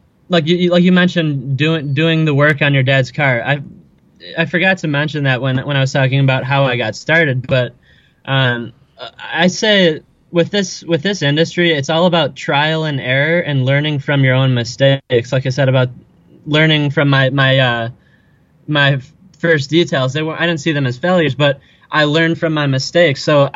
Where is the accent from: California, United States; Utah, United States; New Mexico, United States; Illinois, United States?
Illinois, United States; Arlington Heights; So I'm from Arlington Heights, Illinois, which is about 45 minutes west of downtown Chicago.